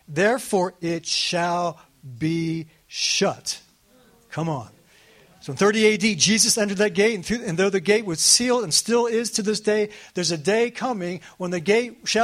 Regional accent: Pikesville, Maryland, United States; I grew up Jewish. I grew up in Pikesville. In Pikesville, it was kind of nicknamed the Golden Ghetto, because we had a little more affluence than the other ghettos

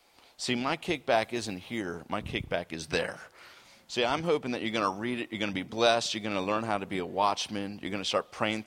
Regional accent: Baltimore, Maryland, United States; moved away as an adult; now in Arad, Israel; I am from Baltimore. I am a Baltimorean. I graduated Mount St. Joe.

